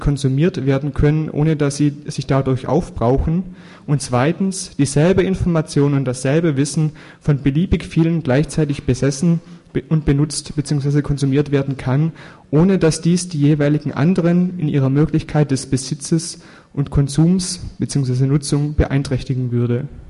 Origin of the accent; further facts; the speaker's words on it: Baden-Württemberg, Germany; Bei uns, ich komme aus dem Schwaben, ist es auch oft das Häusle